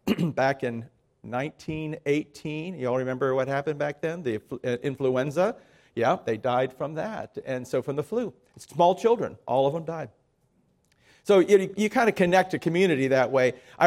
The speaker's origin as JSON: {"language": "English", "town": "Miami", "region": "Florida", "country": "United States", "tie": "born or raised there", "said": "But I grew up in Miami where I had to walk through one to go to junior high school, and so I'm not afraid of them."}